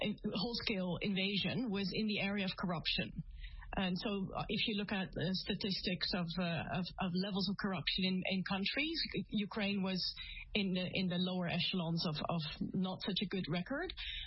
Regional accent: Canada; I mean, I'm from Canada, right? So I live in Canada at this time.

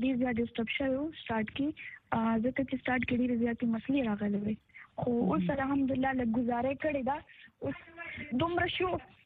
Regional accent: Peshawar, Khyber Pakhtunkhwa, Pakistan; زه بیسیکلی هم د پېښور یم، د پېښور سره تعلق لرم او د عبدالری کلی یم.

